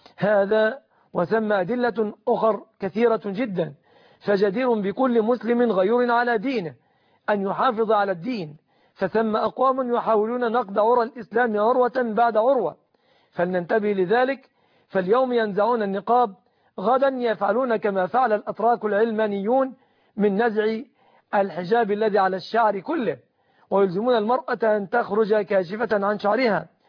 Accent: Egypt; بلادنا مصر

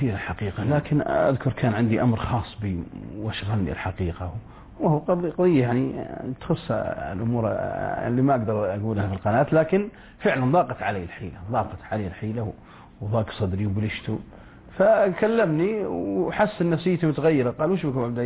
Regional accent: Unaizah, Al-Qassim, Saudi Arabia; إذا مسكت الطريق مسافر راجع بديرتي القصيم عنيزة

